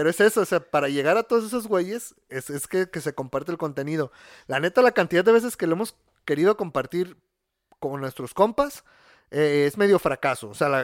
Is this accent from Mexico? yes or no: yes; Guadalajara, Jalisco, Mexico; Sí somos muy tapatíos, y lo somos, sí somos.